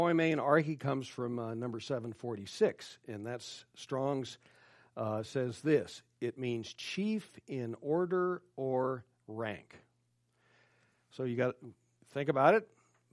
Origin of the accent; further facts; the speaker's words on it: El Paso, Texas, United States; My hometown is El Paso.